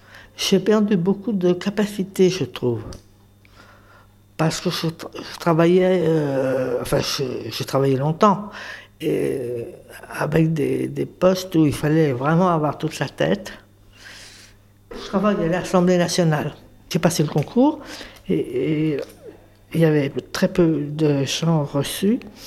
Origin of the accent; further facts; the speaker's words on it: Paris, Île-de-France, France; Bah, je suis née à Paris. Je suis jumelle avec un garçon. On était des enfants de Montmartre.